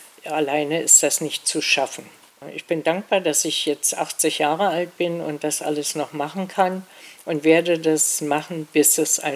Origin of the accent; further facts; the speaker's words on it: Berlin, Germany; born there; Ich bin 1937 in Berlin geboren, Kind jüdischer Eltern.